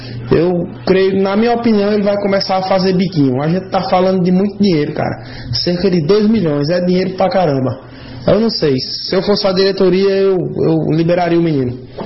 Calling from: Lajedo, Pernambuco, Brazil; Eu sou de Lajedo, Pernambuco.

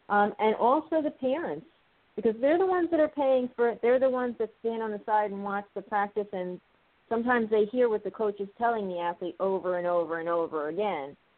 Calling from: Old Bridge, New Jersey, United States; I'm sitting in the middle of New Jersey in Old Bridge.

